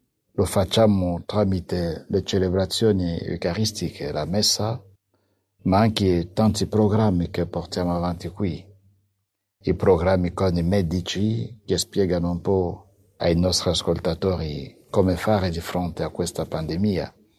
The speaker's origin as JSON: {"language": "Italian", "country": "DR Congo", "said": "nel mio paese, Repubblica Democratica del Congo"}